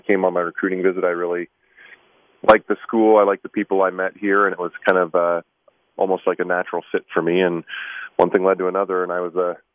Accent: Windsor, Ontario, Canada; moved away as an adult; now in Lawrence, United States; I did. I grew up in Windsor, Ontario, on the border with Detroit

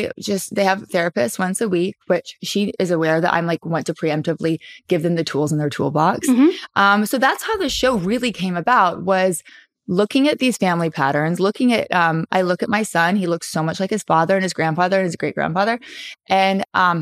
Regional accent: Southern United States, United States; my, you know, I'm from the South, very traditional.

